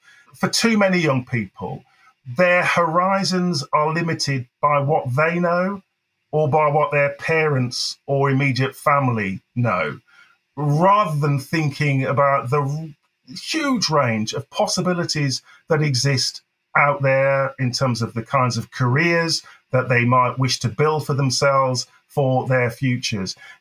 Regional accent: England, United Kingdom; as a second generation black boy growing up in England

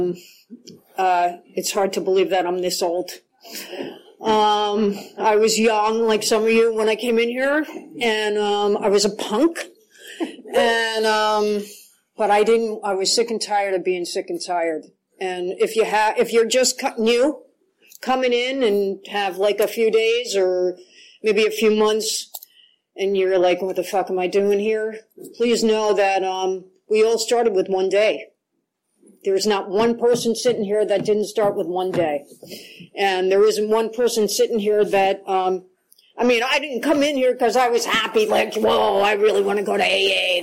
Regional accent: Brooklyn, New York, United States; I grew up in Brooklyn, New York, and two crazy parents, both alcoholics.

